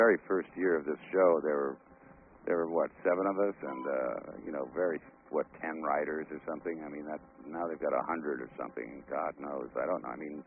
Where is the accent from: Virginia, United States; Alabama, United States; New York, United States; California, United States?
New York, United States; New York City; I came from East Harlem in New York City.